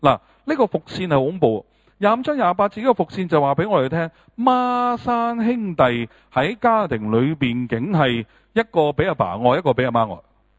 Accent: China; 我中国人系咁噶嘛。

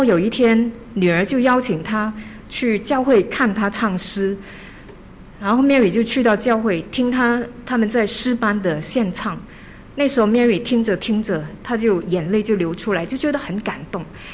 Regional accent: China; 我们中国人比较含蓄哈，很多时候我们觉得自己唱歌不好听，甚至觉得自己五音不全，我们就不敢唱哈。

